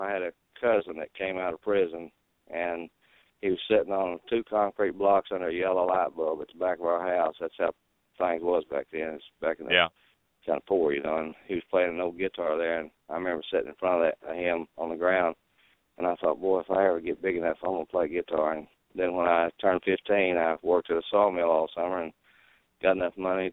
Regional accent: Arkansas–Oklahoma border, United States; Yeah, I grew up in the Arkansas, Oklahoma border country. It was Badland country, outlaws, and that kind of thing.

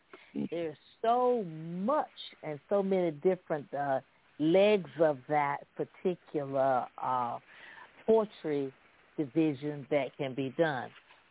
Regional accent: Fayetteville, North Carolina, United States; Fayetteville, North Carolina.

